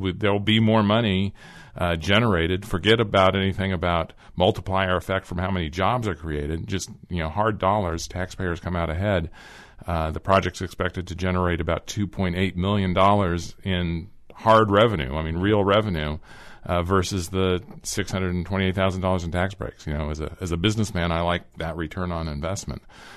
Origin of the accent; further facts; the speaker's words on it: San Diego, California, United States; I was just returned from San Diego, stayed at a hotel in downtown. It's where I'm from originally.